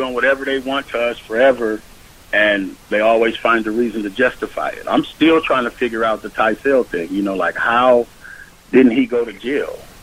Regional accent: Minnesota, United States; I'm a Minnesotan.

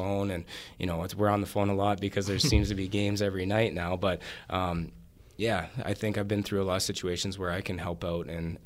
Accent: Canada; I think we started, you know, being Canadian, first of all.

